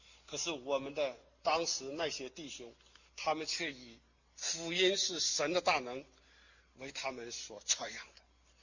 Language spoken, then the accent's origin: Chinese; China; 你知道我们中国人真的受了西方这些早期的弟兄姊妹多大的恩惠